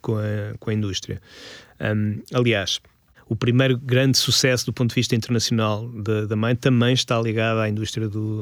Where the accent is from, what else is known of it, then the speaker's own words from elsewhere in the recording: Portugal; para já porque somos portugueses e temos orgulho nisso.